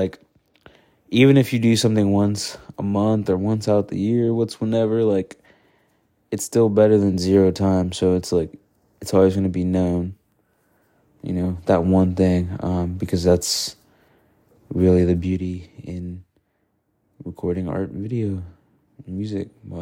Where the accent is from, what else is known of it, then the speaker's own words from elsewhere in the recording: United States; Yeah, I'm an American, and that's our first right